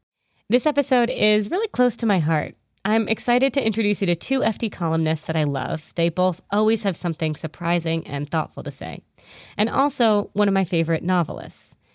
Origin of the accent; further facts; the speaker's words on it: New England, United States; also born or lived in London; now in New York, United States; I live in New York. I grew up in New England. I have family in Greece and roots in Armenia. I've lived in London.